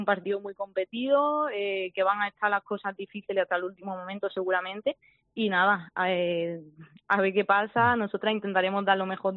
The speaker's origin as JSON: {"language": "Spanish", "town": "Málaga", "region": "Andalusia", "country": "Spain", "said": "es verdad que para las malagueñas es algo increíble jugar"}